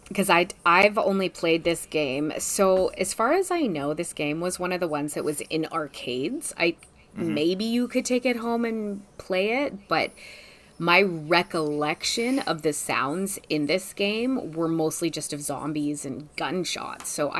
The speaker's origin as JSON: {"language": "English", "town": "Vancouver", "region": "British Columbia", "country": "Canada", "tie": "born or raised there", "said": "I'm in Vancouver, BC. In Canada."}